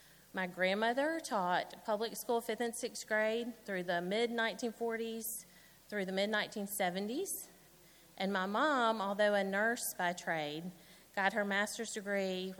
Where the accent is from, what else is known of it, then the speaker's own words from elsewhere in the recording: Fairhope, Alabama, United States; I am from Fairhope, Alabama, which is a little town on the shores of Mobile Bay.